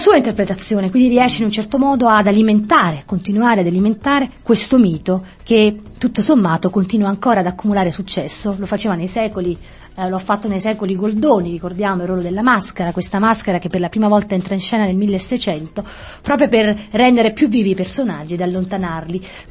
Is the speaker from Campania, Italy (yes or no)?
yes; Campania, Italy; accent: Campanian; Come sapete io sono campana, questo sarà chiaro ed evidente anche dal mio sottile accento.